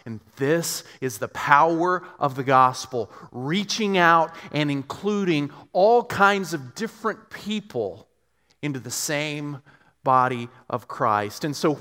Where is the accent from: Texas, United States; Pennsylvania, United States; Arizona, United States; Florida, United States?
Texas, United States; I was raised in West Texas, but I've also seen Gladiator 100 times, so I do know how to pronounce Roman names.